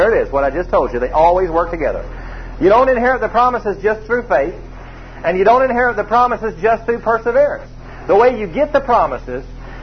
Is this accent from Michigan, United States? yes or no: no; Atlanta, Georgia, United States; also born or lived in Tulsa / Vidalia; And I grew up in Atlanta, but that's where we were moving to, Vidalia, Georgia. I mean, you know, booming metropolis of 10,000 people. Kind of a shock after I'd grown up in Atlanta and lived in Tulsa.